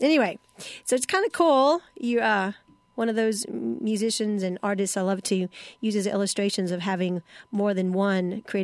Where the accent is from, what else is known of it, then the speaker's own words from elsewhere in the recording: San Diego, California, United States; born there; So, yeah, I was born in San Diego.